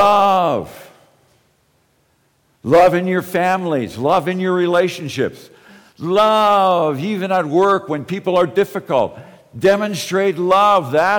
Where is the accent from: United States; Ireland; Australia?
Ireland; So I'm Irish. So if I only think of how the Irish are doing, how they are being received, then I'm identifying with them at the expense of everybody else.